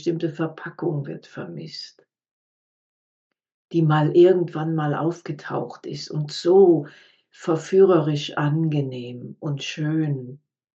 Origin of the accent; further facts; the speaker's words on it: Cologne, North Rhine-Westphalia, Germany; Aber ich komme aus Köln. Ich komme aus der Karnevalsstadt.